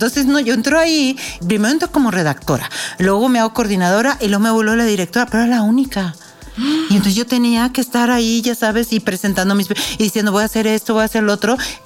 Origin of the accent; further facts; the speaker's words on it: Torreón, Coahuila, Mexico; Yo soy de Torreón y con el calor intenso de Torreón